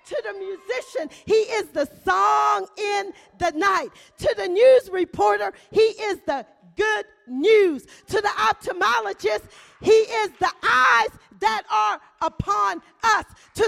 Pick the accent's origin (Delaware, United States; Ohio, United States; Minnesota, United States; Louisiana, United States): Louisiana, United States; now in Austin, United States; I'm originally from Louisiana. I was born there.